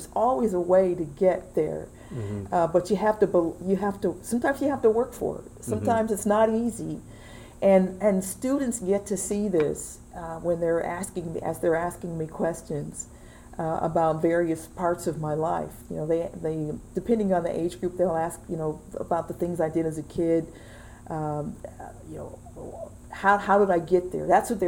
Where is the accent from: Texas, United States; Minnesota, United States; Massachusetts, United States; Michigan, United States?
Michigan, United States; Detroit; I typically will talk about my life growing up in Detroit